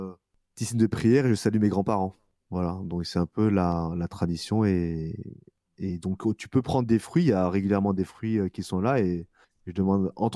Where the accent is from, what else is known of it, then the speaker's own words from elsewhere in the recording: Bourg-lès-Valence, Auvergne-Rhône-Alpes, France; Pas très grande maison, mais dans un lotissement qui se situe à Bourg-les-Valences, dans la Drôme. C'est là où j'ai grandi.